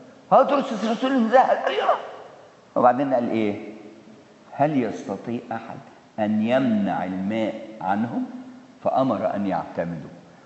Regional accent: Egypt; إحنا كمصريين إحنا ملناش دعوة لا بلي. إحنا لا من نسل اليهود ولا من نسل المسلمين،

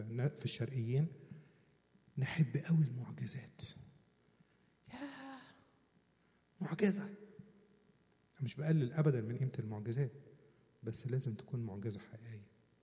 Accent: Asyut, Asyut Governorate, Egypt; يعني أنا شاهد عيان لكذا حاجة تحصل عندنا في أسيوط

